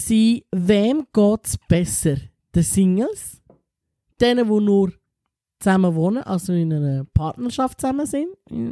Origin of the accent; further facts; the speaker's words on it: Italy; Ich bin Italienerin.